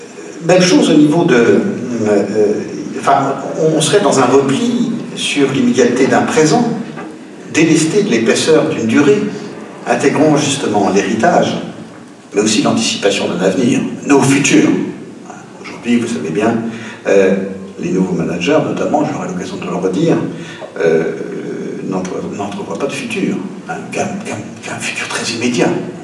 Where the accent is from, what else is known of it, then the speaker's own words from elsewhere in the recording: Rennes, Brittany, France; moi je suis de Rennes, à Rennes, il y a des quartiers, évidemment, comme tout le monde.